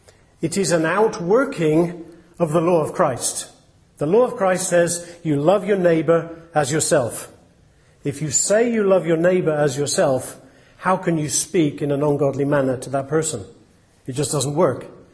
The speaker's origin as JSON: {"language": "English", "region": "England", "country": "United Kingdom", "said": "And certainly as English people, we can often have a very sort of imperialistic, colonial sort of mentality."}